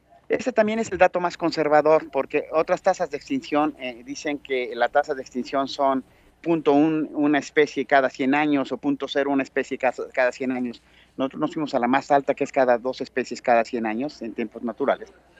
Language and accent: Spanish; Mexico; En México, de donde yo soy mexicano, soy de la Universidad Nacional Autónoma de México